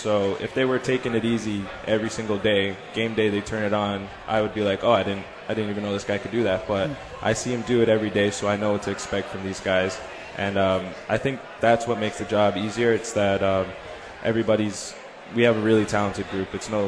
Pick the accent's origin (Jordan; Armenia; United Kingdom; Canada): Canada; I'm born and raised in Canada.